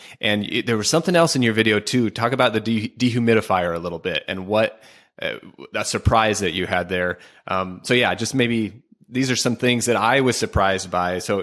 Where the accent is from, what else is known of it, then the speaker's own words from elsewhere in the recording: Oregon, United States; And I'm from Oregon, and I just about died the first time I went down there.